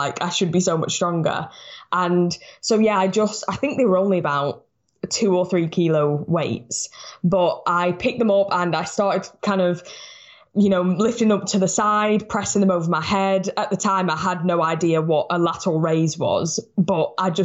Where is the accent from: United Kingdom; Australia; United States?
United Kingdom; Blackpool, North West England; moved away as an adult; now in London, United Kingdom; I'm currently living in London. I'm originally from Blackpool up in the north, but last year I decided I'm going to take the leap and I'm going to move to London